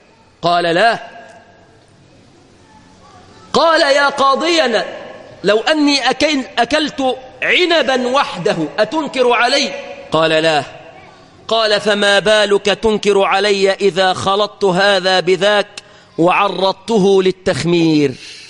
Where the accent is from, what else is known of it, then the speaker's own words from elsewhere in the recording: Egypt; بلادنا مصر